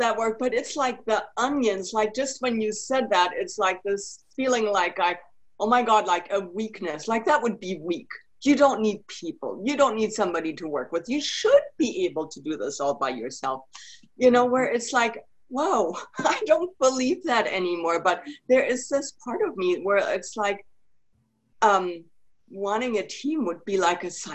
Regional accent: Germany; now in United States; New Mexico, but I'm originally from Germany.

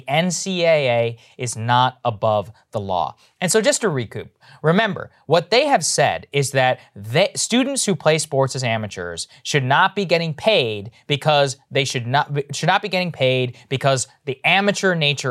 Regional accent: College Station, Texas, United States; I'm from College Station, Texas, where Texas A&M is. Football is the lifeblood of that town.

